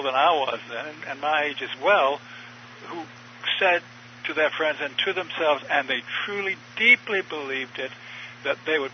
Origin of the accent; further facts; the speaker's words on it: the South, United States; saying we with the North now, as a Southerner.